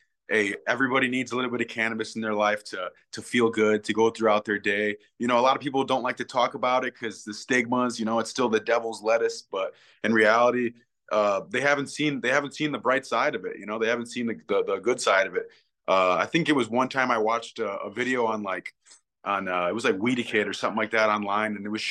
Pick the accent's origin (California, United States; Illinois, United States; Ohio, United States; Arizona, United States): Ohio, United States; We grew up in Northwest Ohio, so it was a real big wrestling area, you know.